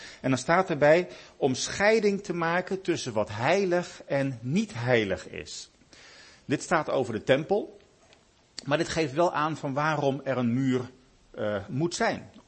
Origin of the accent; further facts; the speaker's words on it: Delft, South Holland, Netherlands; Dus ik kom zelf uit Delft.